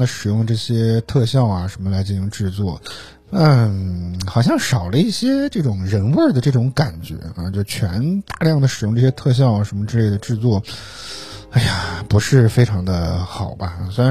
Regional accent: Henan, China; 前几年河南卫视作为河南人嘛，对吧？所以河南人

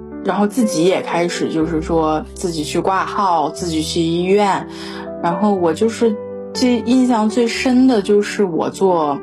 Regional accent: China; 我觉得好像我们中国人其实还挺看重春节这个

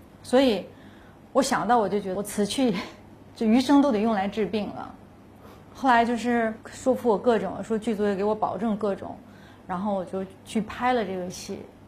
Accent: Northeast China, China; 就是我们东北女孩挺坚强的，我生活在我出生在东北

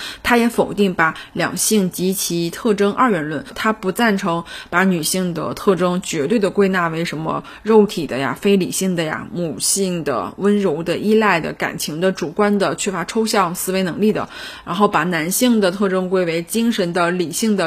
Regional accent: China; 但是却能够被我们中国人迅速彻底的接纳

